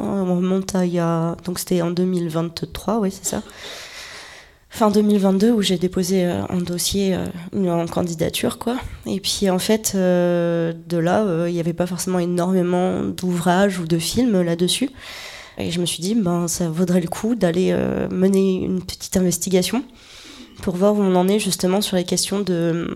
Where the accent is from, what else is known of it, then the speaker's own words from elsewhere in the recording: Sarlat, Nouvelle-Aquitaine, France; j'ai eu la chance de grandir à la campagne depuis toute petite. Je suis originaire de Sarlat, en Dordogne.